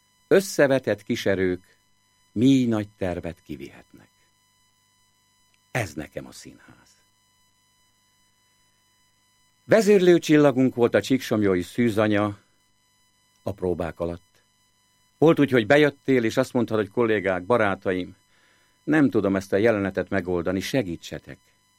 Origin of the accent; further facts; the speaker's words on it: Csíktaploca, Harghita, Romania; Én gyermekkoromban, otthon, Csíktaplocán, a Pünkösdi Passióban Pilátust énekeltem bácsikkal, nénikkel.